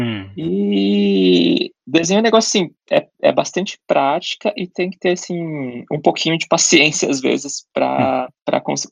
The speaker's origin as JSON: {"language": "Portuguese", "region": "São Paulo", "country": "Brazil", "moved": "as an adult", "lives_now": "Rio de Janeiro, Brazil", "said": "Então, eu sou do Rio de Janeiro, eu moro no Rio de Janeiro atualmente, só que eu sou de São Paulo."}